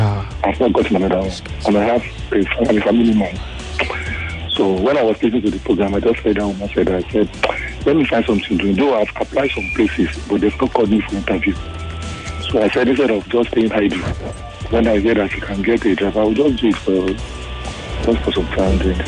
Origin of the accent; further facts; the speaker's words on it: Nigeria; But you know, they've not called me. You know, as Nigerian things.